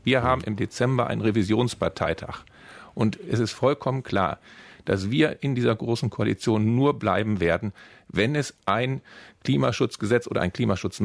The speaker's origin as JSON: {"language": "German", "region": "Berlin", "country": "Germany", "said": "Ich komme aus dem Prenzlauer Berg"}